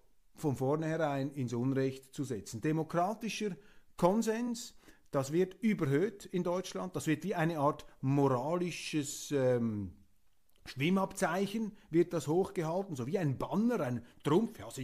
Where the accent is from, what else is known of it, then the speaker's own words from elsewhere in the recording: Switzerland; Nach meinen Informationen, bescheiden als Schweizer, wenn ich das da zusammenzähle